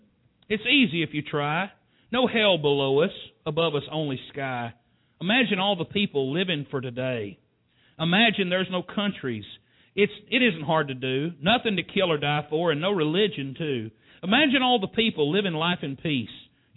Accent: the South, United States; Oh, we're from the South.

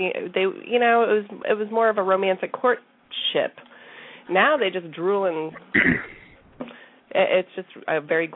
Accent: Miami, Florida, United States; moved away; I'm originally from Miami, so it's been very challenging for the last 19 years living up here because I'm cold all the time.

